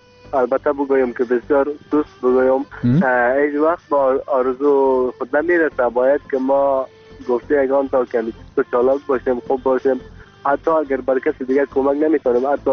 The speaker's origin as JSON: {"language": "Persian", "country": "Afghanistan", "said": "کل ما افغان هستیم"}